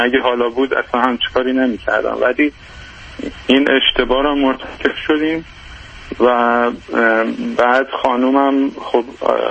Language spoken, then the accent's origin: Persian; Iran; now in United Kingdom; وقتی ما از ایران به یوکی اومدیم